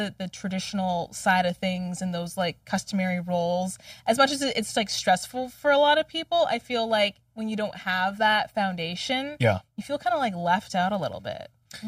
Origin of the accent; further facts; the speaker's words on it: Canada; because I'm Canadian. We're Canadian.